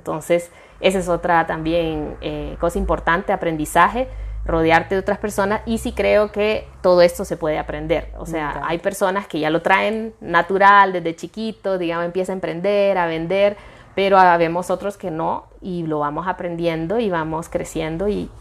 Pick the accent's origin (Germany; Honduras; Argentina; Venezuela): Honduras; born there; yo pude haber nacido en cualquier parte del mundo, pero si nací en Honduras